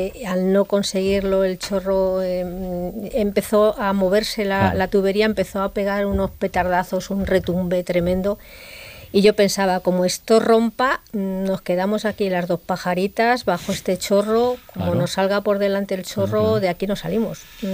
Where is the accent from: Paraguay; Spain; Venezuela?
Spain; Vigo, Galicia; cuando volví a Galicia, a Vigo, que es de donde era, hombre, de donde soy y donde vivía en aquel entonces